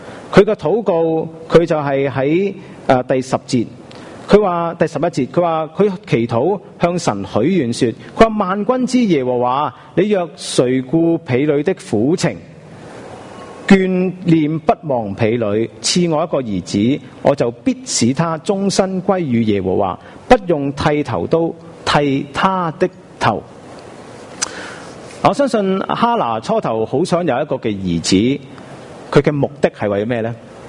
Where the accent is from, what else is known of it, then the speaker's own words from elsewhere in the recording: China; 我们中国人，我们反而有很多人生了仔就剃晒头